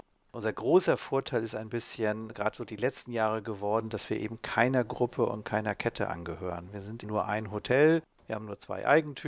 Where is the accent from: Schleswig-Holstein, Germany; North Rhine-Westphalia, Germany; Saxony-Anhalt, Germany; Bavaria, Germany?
Schleswig-Holstein, Germany; Flensburg; Ich komme aus Flensburg, also von Schleswig-Holstein, von der Ostsee